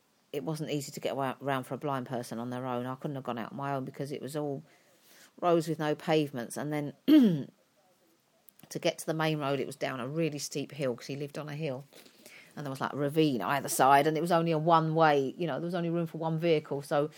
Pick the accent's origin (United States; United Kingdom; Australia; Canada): United Kingdom; we're too British